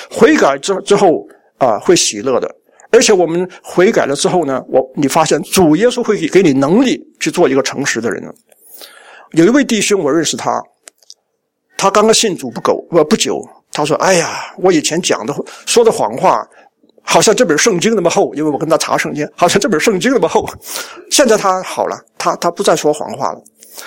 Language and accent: Chinese; China